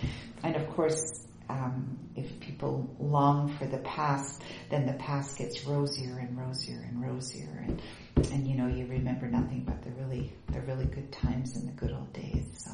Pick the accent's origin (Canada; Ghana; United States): Canada; born there; I'm of Latvian heritage, but I'm a Canadian because I was born in Canada.